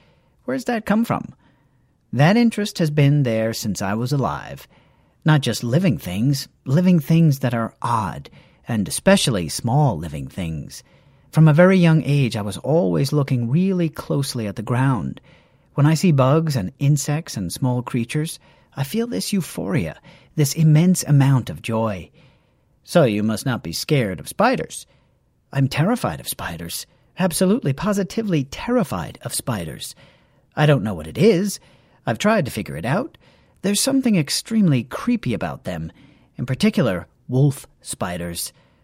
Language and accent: English; Nigeria; Being Nigerian, being Igbo in particular, that's a big deal. That's something my own people have struggled with.